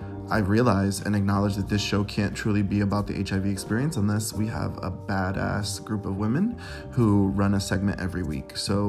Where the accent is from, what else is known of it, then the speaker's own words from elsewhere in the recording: East Coast, United States; now in Chicago, United States; I grew up on the East Coast. I now am living in the beautiful city of Chicago, Illinois.